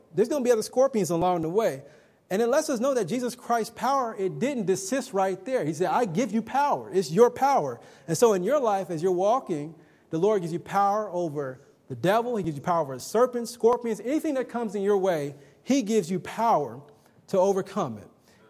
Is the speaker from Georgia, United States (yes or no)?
no; Ohio, United States; You remember when I was stationed in Naval Base San Diego? I'm from Ohio.